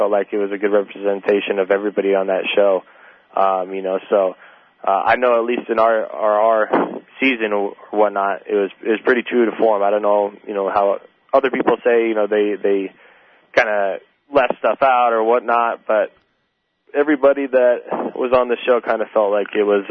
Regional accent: Arizona, United States; But, you know, I'm in Arizona. I'm from Arizona.

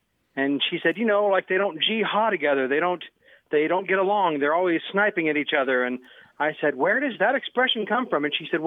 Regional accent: Memphis, Tennessee, United States; because I grew up in Memphis and I'm a city boy. I mean, Memphis is still the South, but it's a pretty urban place

